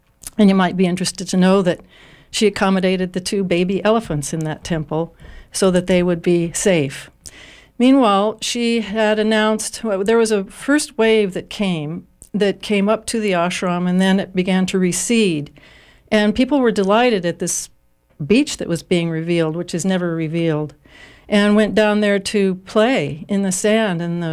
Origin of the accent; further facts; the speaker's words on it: California, United States; I'm from California, and so I know what earthquakes feel like